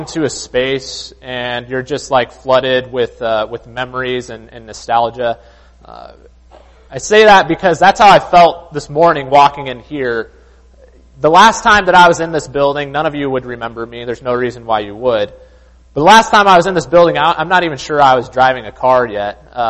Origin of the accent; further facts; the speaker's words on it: Monroe, Washington, United States; also born or lived in California; I moved there from California, but before that I grew up, was born and raised in Monroe, Washington.